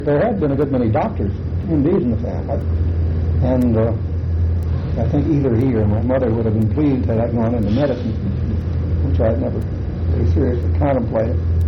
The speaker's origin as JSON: {"language": "English", "town": "Winnetka", "region": "Illinois", "country": "United States", "tie": "born or raised there", "said": "I grew up in Winnetka."}